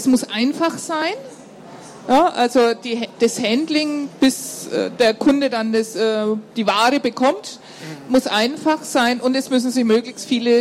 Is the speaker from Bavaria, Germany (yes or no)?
yes; Würzburg, Bavaria, Germany; ich komme ja aus Würzburg, aus einer Weingegend